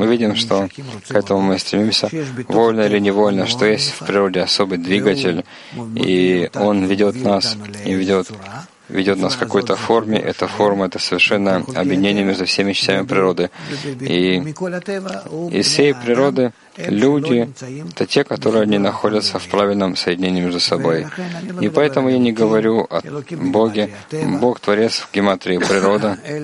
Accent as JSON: {"language": "Russian", "country": "Israel", "said": "я из Израиля, это было за границей"}